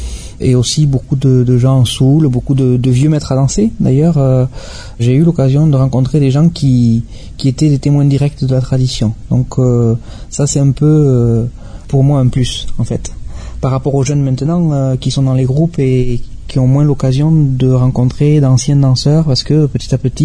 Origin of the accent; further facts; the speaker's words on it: Bayonne, Nouvelle-Aquitaine, France; je suis natif de Bayonne